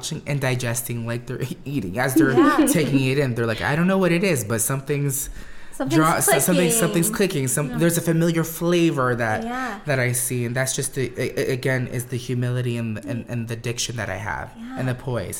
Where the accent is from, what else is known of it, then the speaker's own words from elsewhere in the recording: Philippines; my mom instilled, you know, being Filipino and being, you know, she was like, get a diploma, get something so you have something to your name.